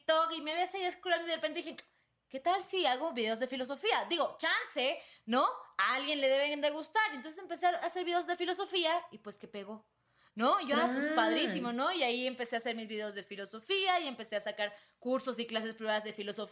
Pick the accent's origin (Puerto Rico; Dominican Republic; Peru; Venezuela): Venezuela; now in Mexico City, Mexico; tengo 22 años, soy de Venezuela, ya hace 8 años me vine a vivir aquí a México, estoy ahorita en la Ciudad de México